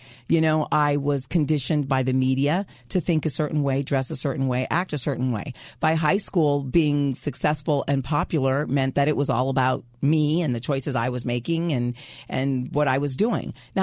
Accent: California, United States; also born or lived in San Francisco; I grew up pretty much in and around Southern California. I was born in San Francisco.

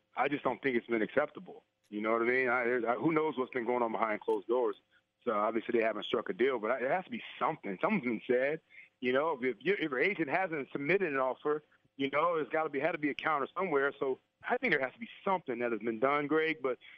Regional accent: Ohio, United States; take it to my home state of Ohio

